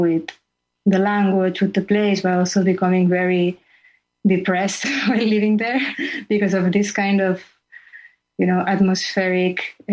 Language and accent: English; Barcelona, Catalonia, Spain; Yeah, I am from Barcelona. I was born and raised in Barcelona. But I spent most of my 20s just going around in Greece, in Jerusalem, as you said, in a sailboat, in New York.